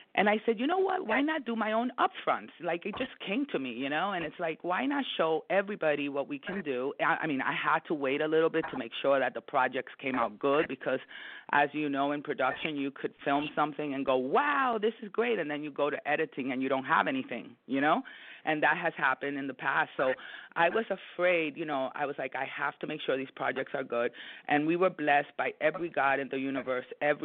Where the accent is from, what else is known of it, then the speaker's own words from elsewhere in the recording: New York, United States; now in Los Angeles, United States; because I'm a New Yorker, and everything I am is because of my upbringing in New York.